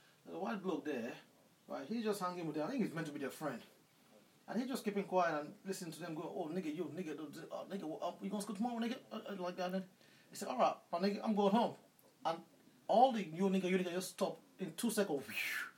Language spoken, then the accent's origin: English; Nigeria; I said, I'm Nigerian. Nigeria was declared Ebola-free about 8 months ago.